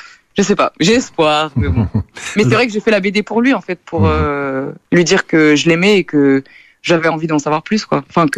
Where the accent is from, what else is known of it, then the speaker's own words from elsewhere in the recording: Angoulême, Nouvelle-Aquitaine, France; Et là, je viens de rentrer chez moi en Angoulême.